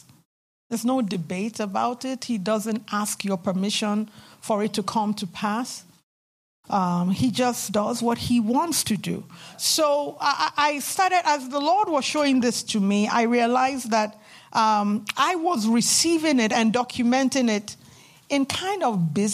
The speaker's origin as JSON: {"language": "English", "country": "Nigeria", "tie": "born or raised there", "said": "I grew up in Nigeria, and my grandmother had a stall."}